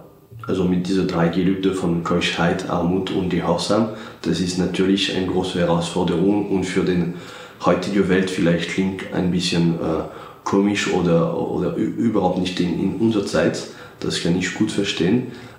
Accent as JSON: {"language": "German", "country": "Morocco", "second_language": "German", "said": "Ich komme aus Marokko ursprünglich"}